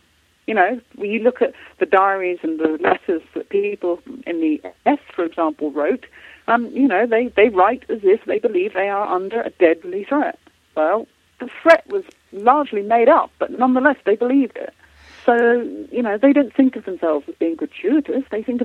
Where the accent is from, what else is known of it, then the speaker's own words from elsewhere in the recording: United Kingdom; I was brought up in Britain